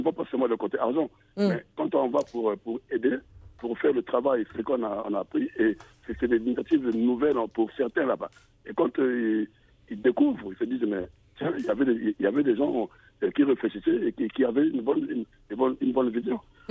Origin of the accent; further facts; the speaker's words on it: Republic of the Congo; J'étais chez moi au Congo en vacances à Brazzaville.